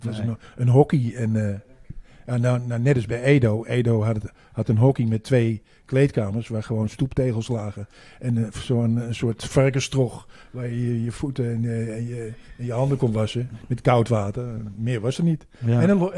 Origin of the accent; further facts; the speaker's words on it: Amsterdam, North Holland, Netherlands; Ja, ik ben in Amsterdam geboren en getogen.